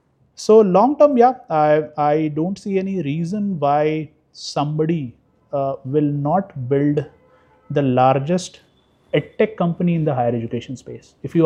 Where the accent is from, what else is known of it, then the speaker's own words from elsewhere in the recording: Bihar, India; So I come from Bihar, I would say a lower middle income class family.